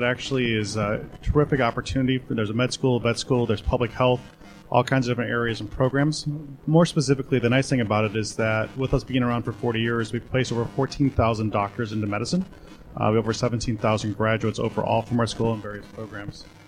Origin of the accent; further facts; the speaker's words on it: Chicago, Illinois, United States; I'm from the U.S. I'm from Chicago.